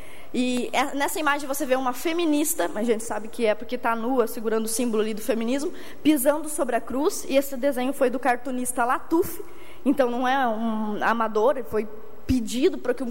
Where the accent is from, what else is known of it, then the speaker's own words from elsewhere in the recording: Chapecó, Santa Catarina, Brazil; Principalmente no caso de Chapecó, de onde eu vim